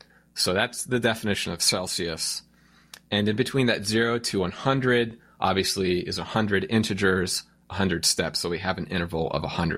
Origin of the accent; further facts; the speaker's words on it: United States; See, I'm an American.